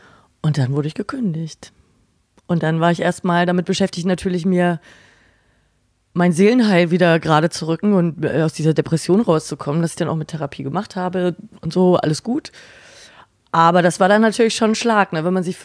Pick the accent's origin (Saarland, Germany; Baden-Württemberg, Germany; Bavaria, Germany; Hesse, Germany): Bavaria, Germany; Nuremberg; now in Berlin, Germany; Ich bin ja aus Nürnberg nach Berlin gegangen